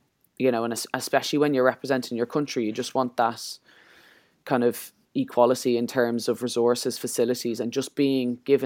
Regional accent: Ireland; And for us, I think as well, as Irish people, there are plenty over there in Australia.

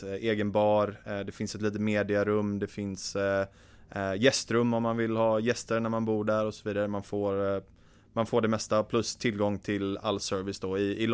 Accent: Gothenburg, Västra Götaland County, Sweden; moved away as an adult; Jag är född och uppvuxen i Sverige. Jag bodde i Göteborg fram tills jag var ungefär 18

